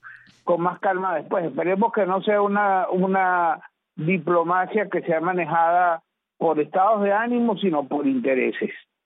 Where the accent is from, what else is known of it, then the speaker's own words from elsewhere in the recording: Venezuela; yo creo que los más perjudicados ante una situación como esa seguiríamos siendo los venezolanos